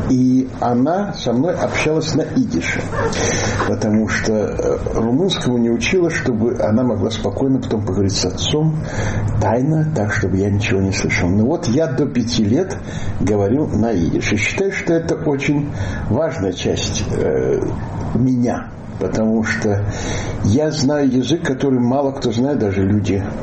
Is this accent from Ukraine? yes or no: yes; Chernivtsi, Chernivtsi Oblast, Ukraine; Я рос в Черновцах, да.